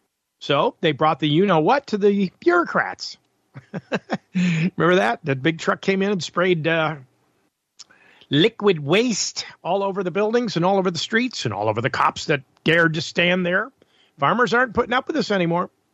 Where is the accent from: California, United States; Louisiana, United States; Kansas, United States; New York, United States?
New York, United States; Buffalo; Well, because Buffalo is my hometown.